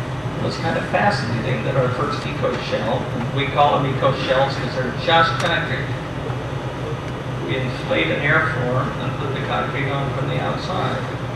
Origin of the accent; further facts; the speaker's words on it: Idaho, United States; In fact, I tell people I'm from Idaho. It's cold.